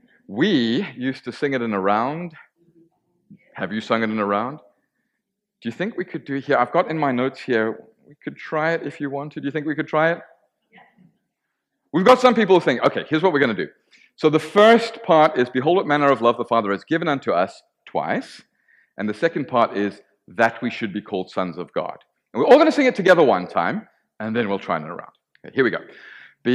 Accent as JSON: {"language": "English", "country": "South Africa", "moved": "yes", "lives_now": "Girvan, United Kingdom", "said": "as you've heard, and I'm from Milestone Christian Fellowship, the Wee Baptist Church down in Girvan this morning, but originally from South Africa, so I've come a long way to be here."}